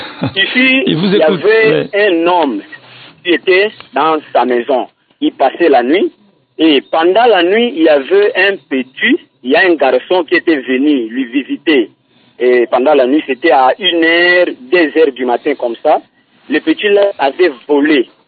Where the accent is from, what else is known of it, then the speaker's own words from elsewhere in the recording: Kindu, Maniema, DR Congo; Puisque ici chez nous à Kindu, plus précisément dans la commune de Longoli, nous connaissons des cas de vol.